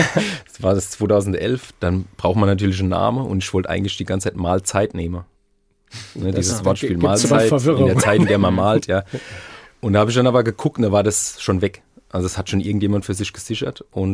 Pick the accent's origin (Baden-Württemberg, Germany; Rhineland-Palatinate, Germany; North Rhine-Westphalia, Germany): Rhineland-Palatinate, Germany; Worms; born there; in Worms das Große, was ich am Dom gemacht habe, weil es halt in meiner Geburtsstadt ist